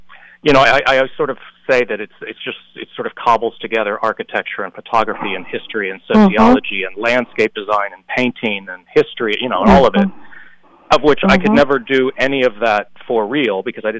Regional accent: North Carolina, United States; I'm from North Carolina, and they were making that movie then

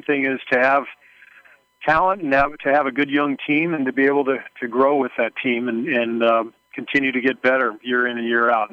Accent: California, United States; And I'm from California, which is important to me to be near my family.

